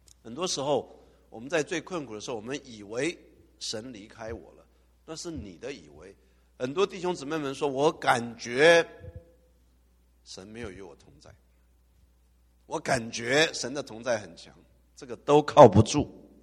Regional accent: Taiwan; 因为我从台湾来的嘛，在那边人一点都不兴奋，一看到下雪完蛋了，又要铲雪。

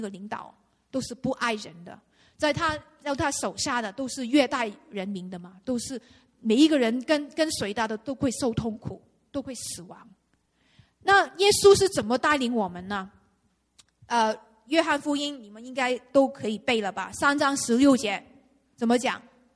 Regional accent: China; 我们中国人呢，非常需要那个恩典。

